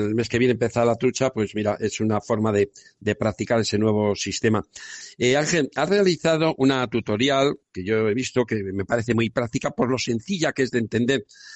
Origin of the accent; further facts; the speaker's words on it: León, Castile and León, Spain; yo soy de León y yo es que pesco con la ahogada, con mi bulldog y a la leonesa como lo he pescado toda la vida